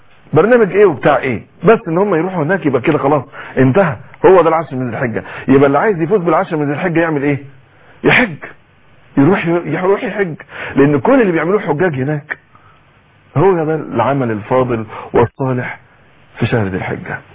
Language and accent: Arabic; Egypt; احنا عندنا مشكلة كمصريين وكتير من بلاد